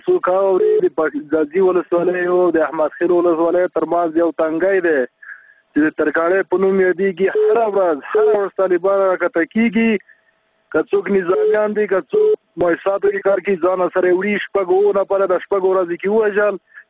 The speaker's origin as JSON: {"language": "Pashto", "region": "Kandahar", "country": "Afghanistan", "said": "زه د کندهار ولایت"}